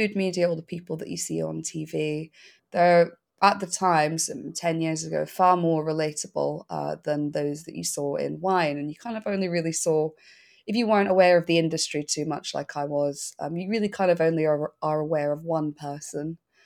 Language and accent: English; Scotland, United Kingdom; my parents both, growing up, both didn't drink, which is like pretty interesting for saying that I am Scottish. So grew up in like a relatively teetotal household.